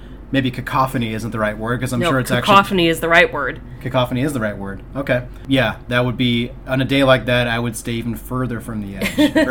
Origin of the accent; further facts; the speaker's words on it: St. Louis, Missouri, United States; I grew up, you know, in the shadow of the arch, you know, like about 10 or so miles south of there.